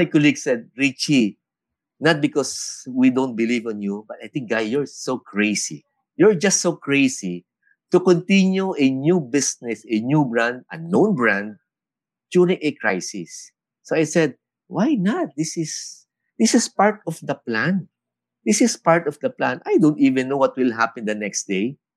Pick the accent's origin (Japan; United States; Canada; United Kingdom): Japan; moved away; I grew up in Japan when I was in grade school. I studied there.